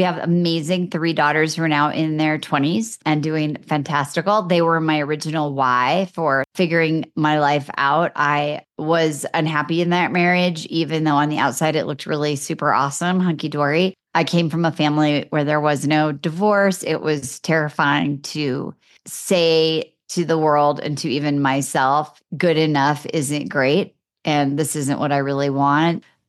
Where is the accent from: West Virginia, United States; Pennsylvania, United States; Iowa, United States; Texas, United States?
Iowa, United States; born there; Well, I was born in Iowa and I really felt like my whole life, like I didn't exactly belong.